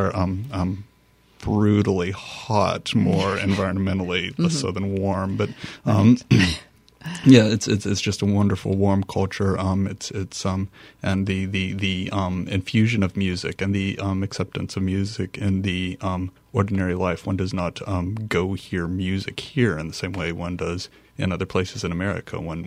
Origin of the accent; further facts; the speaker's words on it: Atlanta, Georgia, United States; now in Louisiana, United States; I was raised in Atlanta.